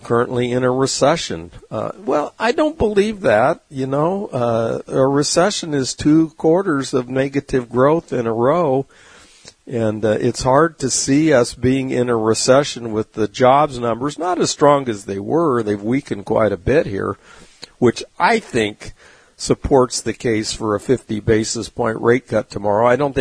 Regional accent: California, United States; living in the low country in South Carolina. But I grew up in California. I'm used to mountains. I love mountains.

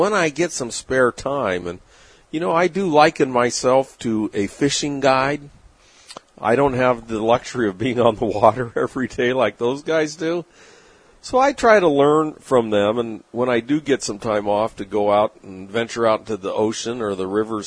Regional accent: San Diego, California, United States; although in my early days when I only had my radio show in my hometown of San Diego, I used to meet with people

